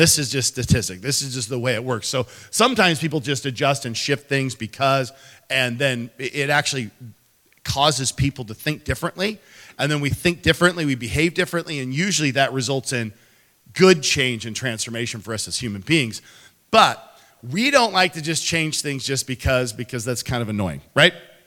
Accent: North Kenai, Alaska, United States; So I was a commercial fisherman, oil field kid. I grew up in North Kenai, Kinakiski area.

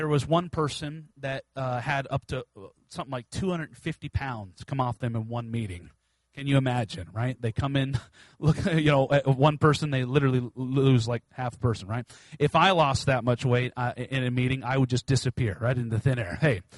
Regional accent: Soldotna, Alaska, United States; I was born and raised in Soldotna, Alaska on the Kenai Peninsula.

